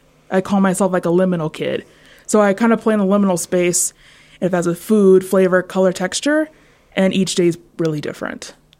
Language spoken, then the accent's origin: English; Midwest, United States; And so with that Southern Ute kind of heritage, Southwest style, growing up in the Midwest, and then my father's family being from all over, so Africa, right?